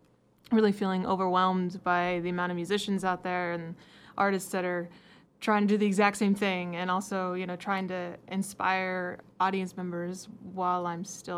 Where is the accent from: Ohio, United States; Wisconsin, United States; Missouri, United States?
Missouri, United States; Lupus; I grew up right outside Lupus, Missouri, which is a small river town.